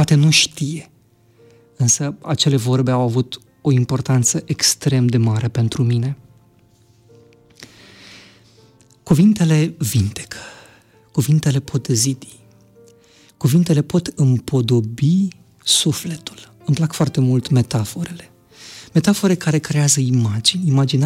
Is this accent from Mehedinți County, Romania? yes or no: no; Galați, Galați County, Romania; now in Bucharest, Romania; Sunt din Galați deloc, deși de o vreme m-am mutat în București.